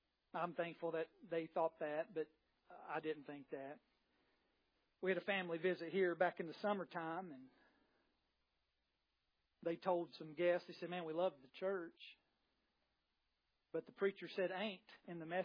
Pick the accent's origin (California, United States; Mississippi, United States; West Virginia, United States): West Virginia, United States; Honestly, it don't, because I know my roots. I do, man. I'm from West Virginia.